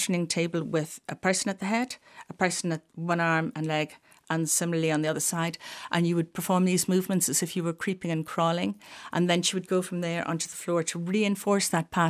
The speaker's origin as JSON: {"language": "English", "town": "Limerick", "region": "Munster", "country": "Ireland", "tie": "born or raised there", "also_born_or_lived": "Cork", "said": "Well, I was born in Cork. I lived there until I was 8, and then we moved to Limerick."}